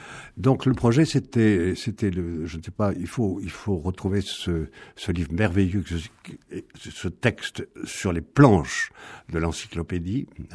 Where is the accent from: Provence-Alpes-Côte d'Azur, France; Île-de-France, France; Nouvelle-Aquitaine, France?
Nouvelle-Aquitaine, France; Bordeaux; Moi, je viens de Bordeaux, donc quand j'ai vu ça à l'âge de 12 ans